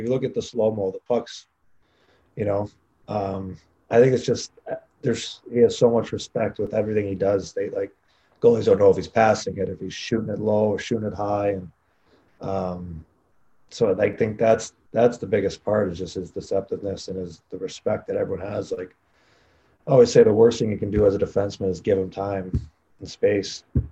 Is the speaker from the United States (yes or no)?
yes; South Carolina, United States; I'm from South Carolina originally. So I'd spend my summers down there.